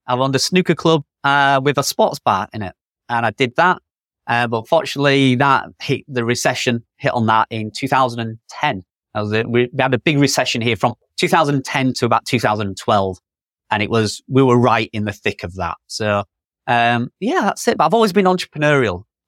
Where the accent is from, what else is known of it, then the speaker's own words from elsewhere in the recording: York, Yorkshire and the Humber, United Kingdom; where I live is a very touristy town. Everybody knows I'm from York, which is like, I think it's like the second most popular tourist destination in the UK.